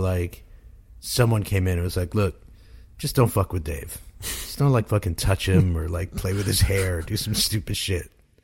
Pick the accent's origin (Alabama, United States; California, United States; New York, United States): New York, United States; We're from New York. We grew up when it grew up.